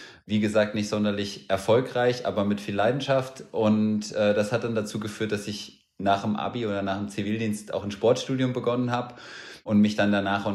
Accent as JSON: {"language": "German", "region": "Hesse", "country": "Germany", "tie": "born or raised there", "said": "Ich bin ja in Hessen aufgewachsen"}